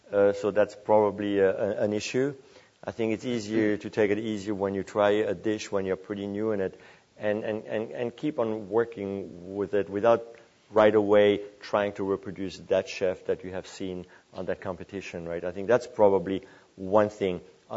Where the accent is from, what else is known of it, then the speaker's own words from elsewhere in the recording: Grand Est, France; I'm from Alsace, of course. We're producing some fabulous wines, I think, in Alsace